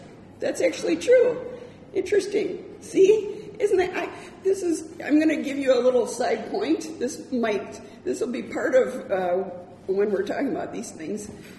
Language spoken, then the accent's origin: English; Michigan, United States; I'm from Michigan originally.